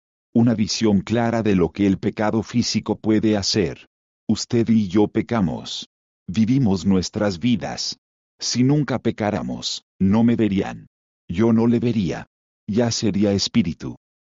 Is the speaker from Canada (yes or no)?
yes; Canada; Soy canadiense, así que no me aplica